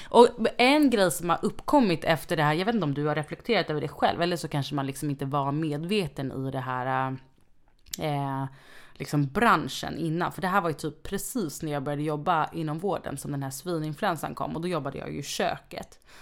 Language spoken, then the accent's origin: Swedish; Tenerife, Canary Islands, Spain; Nej, men gud, alltså på Teneriffa där vi är ifrån.